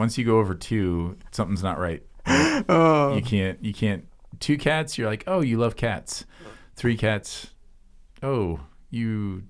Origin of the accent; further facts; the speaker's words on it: Wales, United Kingdom; now in United States; I always used to, like, I'm Welsh, you know, but I was totally American in the game.